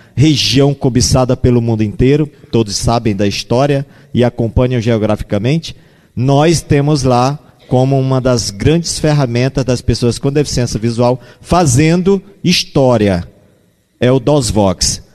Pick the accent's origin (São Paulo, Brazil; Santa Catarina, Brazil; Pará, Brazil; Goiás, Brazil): Pará, Brazil; Tucuruí; como o professor já falou, vindo de Tucuruí, no Pará, diretamente do coração da Amazônia.